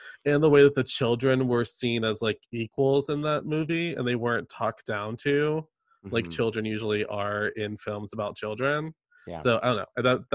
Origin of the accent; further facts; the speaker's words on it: Deep South, United States; I grew up in the Deep South, and not only in the Deep South, but I grew up like in the country in the Deep South.